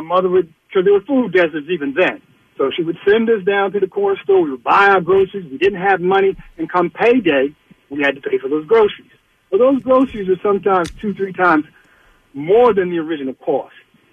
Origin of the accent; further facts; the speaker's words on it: Philadelphia, Pennsylvania, United States; I grew up in North Philadelphia at 8th and Diamond in what is known as a black enclave.